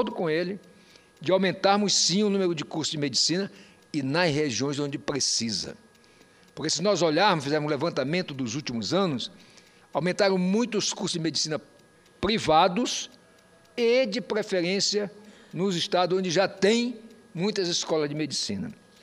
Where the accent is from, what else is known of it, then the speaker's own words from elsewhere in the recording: Roraima, Brazil; born there; also born or lived in Manaus; Eu estudava em Manaus, eu nasci em Roraima, e, portanto, estudava em Manaus, que é vizinho.